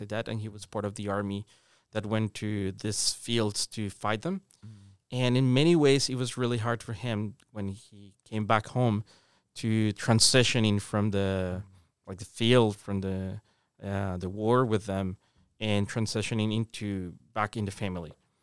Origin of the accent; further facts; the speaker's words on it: Colombia; half Colombian, but I grew up with a Colombian dad. My Japanese dad, he died before I was born. So I grew up in Colombia.